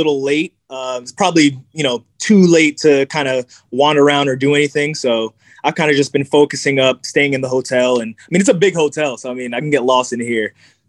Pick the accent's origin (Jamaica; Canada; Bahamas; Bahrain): Jamaica; now in United States; I'm Jamaican, so, you know, sea moss is something that's been a part of our culture for years. Me being in Ohio